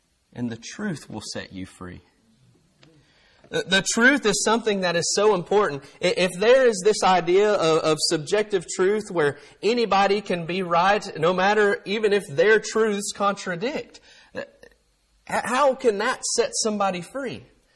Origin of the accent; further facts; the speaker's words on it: Fayetteville, Tennessee, United States; I'm from Tennessee. I'm from southern Middle Tennessee, Fayetteville, Tennessee. We enjoy our freedoms in Fayetteville, Tennessee.